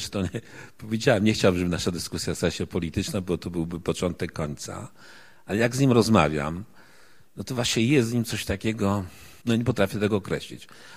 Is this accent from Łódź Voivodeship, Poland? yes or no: yes; Łódź, Łódź Voivodeship, Poland; Ja pochodzę, to powiedziałem, ze środowiska robotniczego z Łodzi, w ogóle środowiska przedmieścia są mi bliskie.